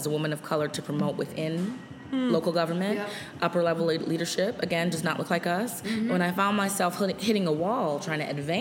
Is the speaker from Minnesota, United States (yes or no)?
yes; Minneapolis, Minnesota, United States; I'm born and raised in South Minneapolis. I spent the most of my life in South Minneapolis.